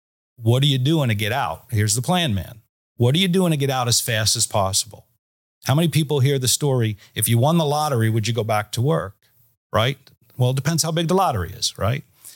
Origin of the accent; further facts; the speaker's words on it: New Brunswick, New Jersey, United States; now in Florida, United States; I grew up right outside of Rutgers in the New Brunswick area. So, and then we raised the kids outside of Princeton. For the better part, then we moved to Florida 8 years ago.